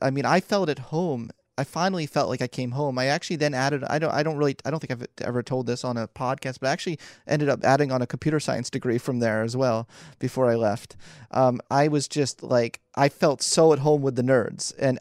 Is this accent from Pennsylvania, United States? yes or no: yes; Philadelphia, Pennsylvania, United States; keep in mind, I was born and raised in Philly. So this was a chance for me to come back and be closer to my parents.